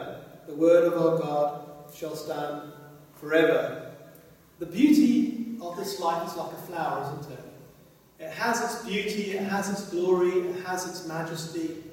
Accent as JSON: {"language": "English", "country": "South Africa", "tie": "born or raised there", "said": "me growing up in South Africa"}